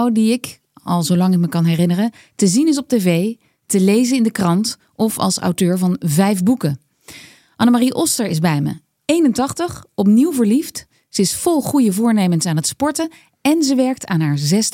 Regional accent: Leiden, South Holland, Netherlands; Ik was, denk ik, zo'n jaar of 12, 13. Ik kom uit Leiden.

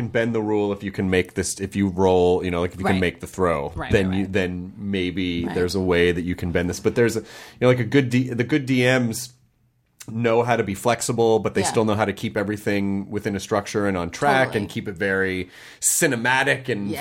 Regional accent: the South, United States; I grew up in the South, and I'm not a sports fan.

